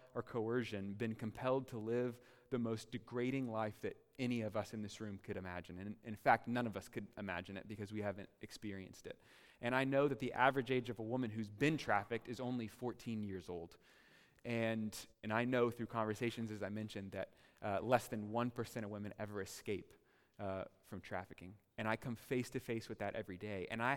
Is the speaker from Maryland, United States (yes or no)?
no; Texas, United States; I'm from Texas. Turns out we have trail riding in Texas.